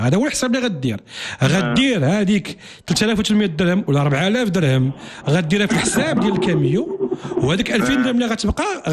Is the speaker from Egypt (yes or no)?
no; Morocco; وبالتالي اليوم عندنا في المغرب عندنا واحد مجموعه من المنتوجات